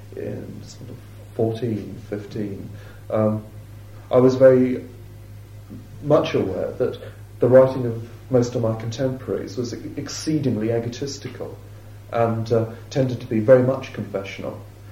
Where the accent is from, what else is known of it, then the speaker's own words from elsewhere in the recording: South West England, United Kingdom; And I'd not been to London before, or lived in a big city. I was brought up on Dartmoor, in fact, so quite isolated circumstances.